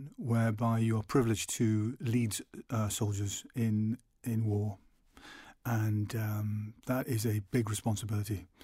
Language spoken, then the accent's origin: English; Tidworth, South West England, United Kingdom; born there; I was born in Tidworth in Surrey, but I very much see myself as a Scot